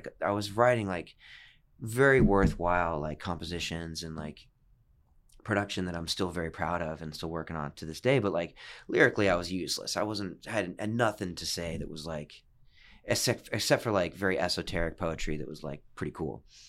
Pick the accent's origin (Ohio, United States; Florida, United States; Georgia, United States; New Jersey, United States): Florida, United States; Cape Coral; one of my buddies from Cape Coral, like from my hometown